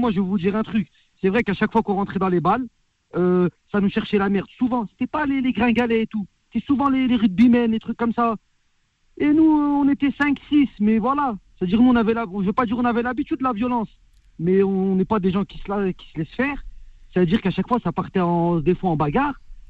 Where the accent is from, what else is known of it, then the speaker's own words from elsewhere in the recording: Chalon-sur-Saône, Bourgogne-Franche-Comté, France; born there; now in Grenoble, France; Bah, je suis né à Chalon-sur-Saône, moi.